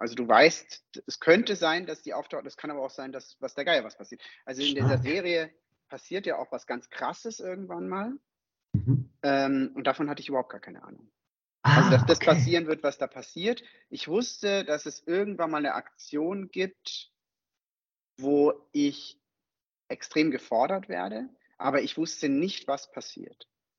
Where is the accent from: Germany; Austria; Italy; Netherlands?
Germany; Konstanz, Baden-Württemberg; accent: Alemannic; also ich bin ja in Konstanz aufgewachsen und spreche halt alemannisch und badisch.